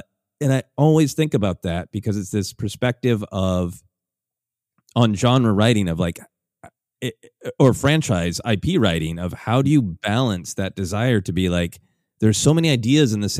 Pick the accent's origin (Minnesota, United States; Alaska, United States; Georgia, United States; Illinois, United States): Minnesota, United States; Minneapolis; the convention that I've long performed at in my hometown of Minneapolis.